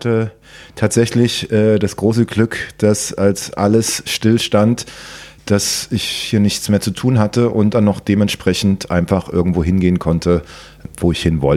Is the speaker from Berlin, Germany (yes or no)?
yes; Berlin, Germany; Ich bin in Berlin groß geworden